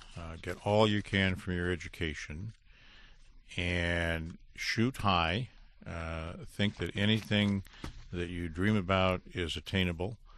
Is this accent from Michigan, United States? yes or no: yes; Detroit, Michigan, United States; And you say, I'm from Detroit.